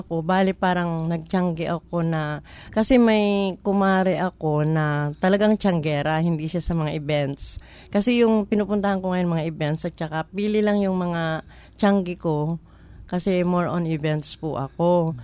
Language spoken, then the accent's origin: Tagalog; Ilocos Region, Philippines; kasi taga Ilocos, taga La Union po ako.